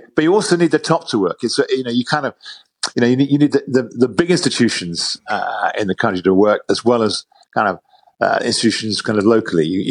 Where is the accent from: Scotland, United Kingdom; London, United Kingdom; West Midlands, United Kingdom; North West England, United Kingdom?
London, United Kingdom; born there; I live in London. I was born in London, live in London.